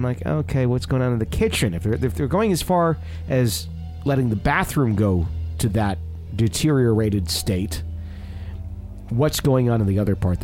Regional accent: Fond du Lac, Wisconsin, United States; back in my hometown in Fond du Lac.

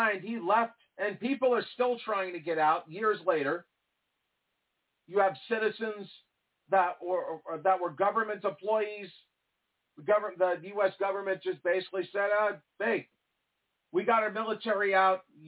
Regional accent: New York, United States; Trump doesn't bother me. Maybe it's because I'm from New York.

